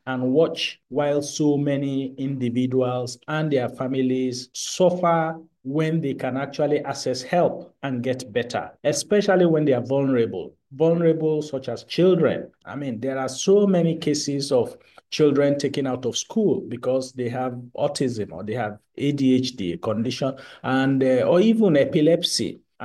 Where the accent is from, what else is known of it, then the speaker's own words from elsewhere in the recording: Nigeria; I'm a Nigerian, and I work in the mental health space.